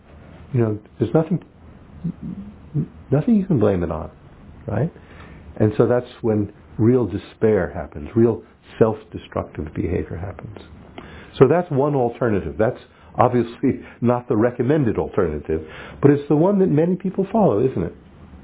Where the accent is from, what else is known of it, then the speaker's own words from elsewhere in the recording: New Jersey, United States; I grew up in New Jersey, and even then, at that time, I knew that there was a lot of places in the world much more attractive than New Jersey. And eventually moved to California